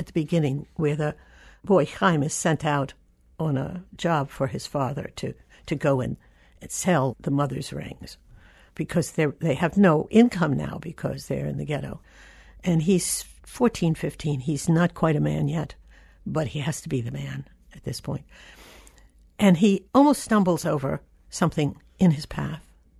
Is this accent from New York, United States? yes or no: yes; Manhattan, New York, United States; even though I was brought up in Manhattan and in a fairly Jewish community.